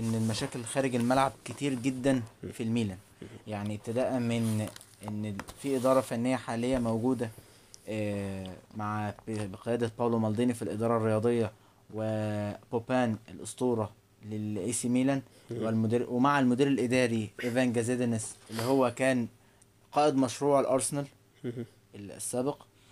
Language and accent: Arabic; Egypt; عندنا في مصر